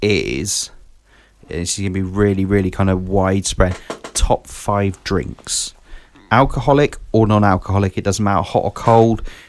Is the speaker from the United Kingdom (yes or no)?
yes; United Kingdom; We're British. We love tea.